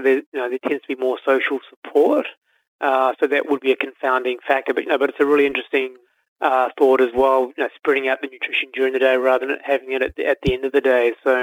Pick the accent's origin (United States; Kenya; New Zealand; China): New Zealand; also born or lived in Spain; Then, I come from a Spanish background. I was born in Spain and grew up in New Zealand.